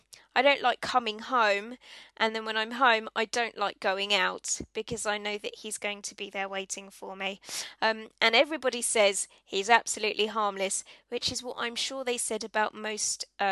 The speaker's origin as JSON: {"language": "English", "region": "East of England", "country": "United Kingdom", "tie": "born or raised there", "said": "And I will be leaving Hertfordshire, my hometown, for the first time ever, which seems a bit odd and a bit strange."}